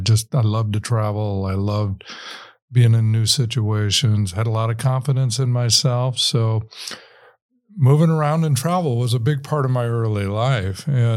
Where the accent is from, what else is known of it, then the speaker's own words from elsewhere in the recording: Midwest, United States; Well, I grew up in the Midwest here.